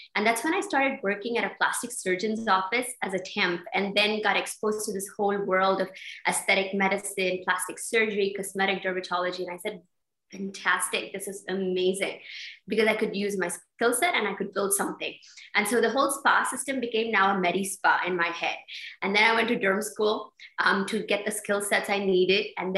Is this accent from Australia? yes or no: no; Mysore, Karnataka, India; I grew up in Mysore, which is a beautiful, lovely city.